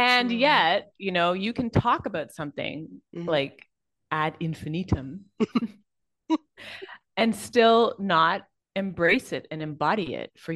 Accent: Canada; now in Caribbean; So I'm Canadian. The things that I use to define myself are my Canadianness. I'm biracial. That's pretty important to my identity. Mm-hmm. I'm a mom. I'm part of the LGBTQ community

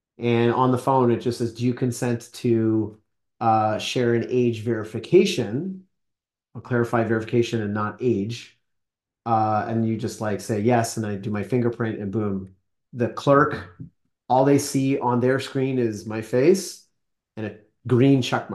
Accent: Canada; Because I'm from Canada originally

